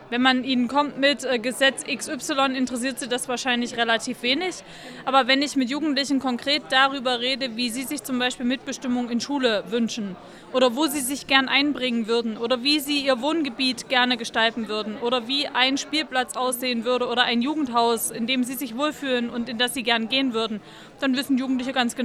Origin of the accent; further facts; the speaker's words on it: Erfurt, Thuringia, Germany; Ich komme ja aus Erfurt, ist eine relativ große Stadt in Thüringen.